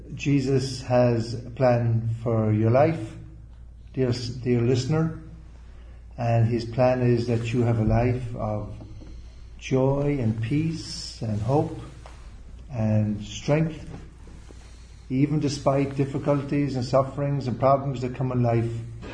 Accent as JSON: {"language": "English", "country": "Ireland", "moved": "as an adult", "lives_now": "Los Angeles, United States", "said": "I came out here from Ireland actually in January 1978."}